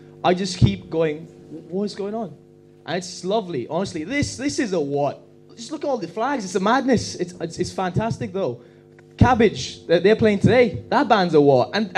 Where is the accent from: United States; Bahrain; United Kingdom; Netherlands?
Bahrain; Where are you from? Bahrain. Where's that? Middle East. Yeah